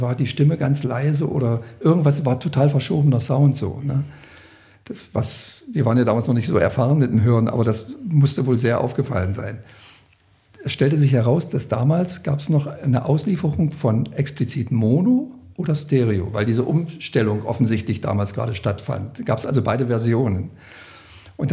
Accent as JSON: {"language": "German", "region": "East Germany", "country": "Germany", "said": "ich stamme ja auch aus dem Osten"}